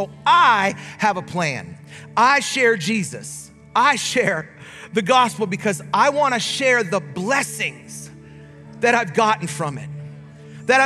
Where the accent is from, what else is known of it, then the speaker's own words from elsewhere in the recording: Canada; First of all, I'm Canadian. I don't even get to vote.